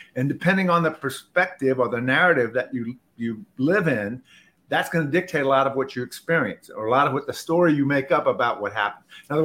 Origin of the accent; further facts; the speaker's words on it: Baton Rouge, Louisiana, United States; from Baton Rouge, Louisiana.